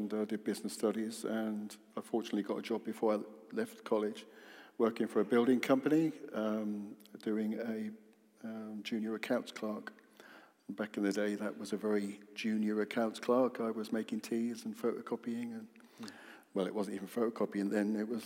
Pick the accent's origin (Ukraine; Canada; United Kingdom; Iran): United Kingdom; Caister-on-Sea, East of England; also born or lived in Blackburn / Buxton; I was born in Blackburn in Lancashire, but when I was only 6 months old, we moved to Buxton in Derbyshire, where my dad took up a job as a teacher there. We then moved to Caister-on-Sea when I was six